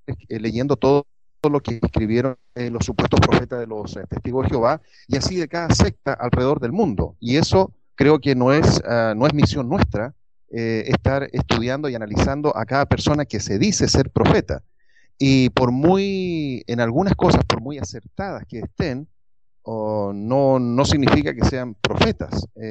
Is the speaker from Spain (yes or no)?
no; Chile; moved away; vivo ahora fuera de Chile, pero yo soy chileno, y en la iglesia que yo me crié, que participé muchísimos años, al pastor de la iglesia donde yo asistía, una iglesia pentecostal